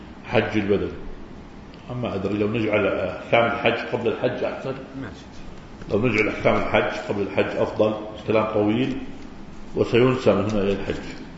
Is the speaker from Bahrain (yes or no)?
no; Palestine; now in Jordan; وأخواننا اللي فلسطينيين وأنا منهم، انتقلوا من فلسطين الأردن مسافرين